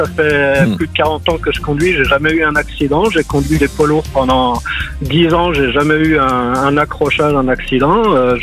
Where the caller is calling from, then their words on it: Villiers-sur-Marne, Île-de-France, France; Je me dirige vers chez moi en Seine-et-Marne